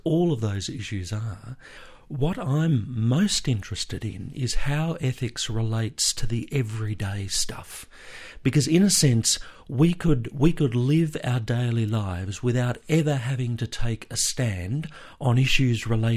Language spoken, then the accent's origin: English; Melbourne, Victoria, Australia; my hometown of Melbourne